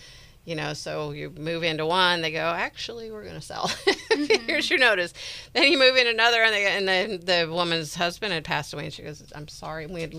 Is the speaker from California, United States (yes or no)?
yes; Marin, California, United States; now in Sonoma County, United States; I grew up here, you know, I grew up in Marin, but then I've been in Sonoma County for like 40 years or more.